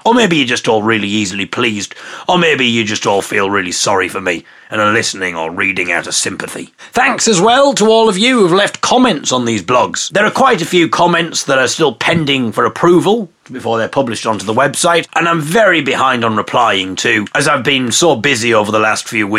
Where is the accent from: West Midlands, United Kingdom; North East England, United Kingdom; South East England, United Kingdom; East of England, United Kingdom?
North East England, United Kingdom; Hartlepool; my hometown of Hartlepool back to the top of the teenage pregnancy league. My dad is a very proud Hartlepoodlian